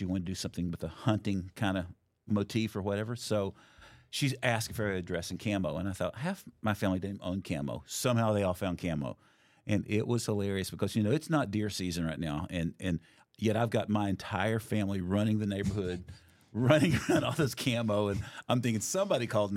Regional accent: Tennessee, United States; I'm from East Tennessee, so it's pretty close to trailer park.

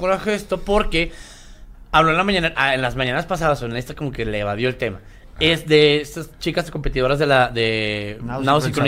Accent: Mexico; como mexicanos nos echamos la mano y se los prestan

